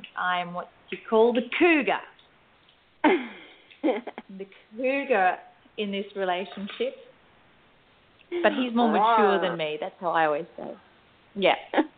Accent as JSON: {"language": "English", "country": "Australia", "said": "We're from Australia, you know."}